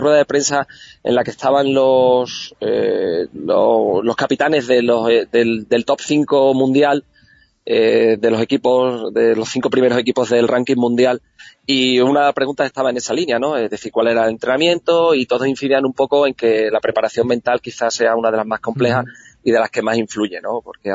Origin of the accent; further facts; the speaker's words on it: Guareña, Extremadura, Spain; Y cuando ya la gente se fija por el hecho de que seamos españoles, ya introducimos que somos extremeños y ya me encargo yo de introducir en que soy de Guareña y que que presumo pues de nuestro vino, de nuestro aceite y de nuestros otros muchos virtudes de las que contamos en el pueblo.